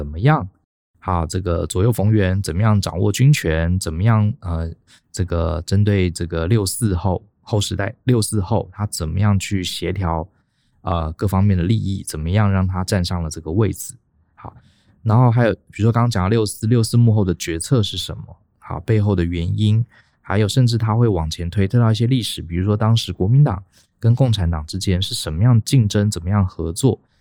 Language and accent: Chinese; Taiwan; 他会站在我们台湾人立场